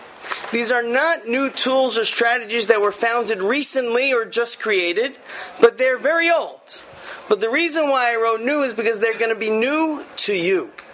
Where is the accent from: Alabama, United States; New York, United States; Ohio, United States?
New York, United States; New York City; So, I'm from New York. Usually when there's a snowstorm, actually I'm from Manhattan, there's a snowstorm, the streets are cleared the next day.